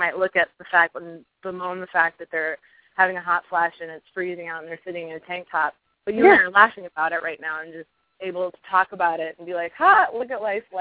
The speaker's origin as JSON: {"language": "English", "town": "Garner", "region": "Iowa", "country": "United States", "tie": "born or raised there", "said": "Garner, Iowa, because that's where my parents grew up. It's my hometown."}